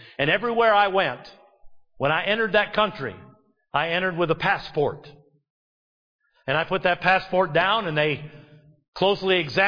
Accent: United States; everywhere I go as an American. I'm a citizen of this country. I'm proud of this country.

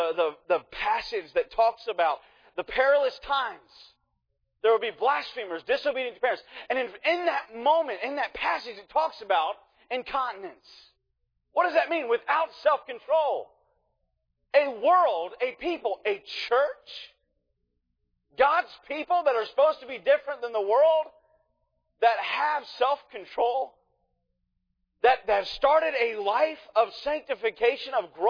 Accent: Dayton, Ohio, United States; And I grew up in around Dayton, and in Ohio, I believe we don't have much of an accent, okay? And we are now based out of Kentucky

